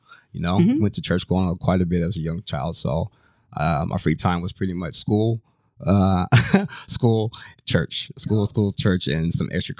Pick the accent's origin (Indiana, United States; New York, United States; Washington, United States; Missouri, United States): Washington, United States; Lacey; also born or lived in Fort Lewis; So I was born in Fort Lewis, but we moved down to Lacey, Washington.